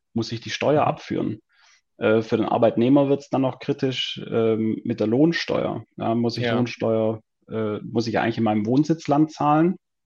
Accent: Tübingen, Baden-Württemberg, Germany; moved away as an adult; now in Switzerland; Also ursprünglich bin ich aus Tübingen, war dann in Stuttgart 7 Jahre Anwalt, zwischendurch noch ein Jahr in den USA und dann hat es mich aus persönlichen Gründen in die Schweiz verschlagen

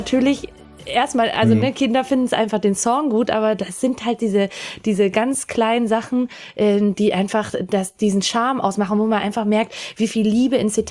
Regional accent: Salzburg, Austria; bei meinen Großeltern in Österreich mir eine Oper angeguckt habe, wie man das so macht als Salzburgerin, ne?

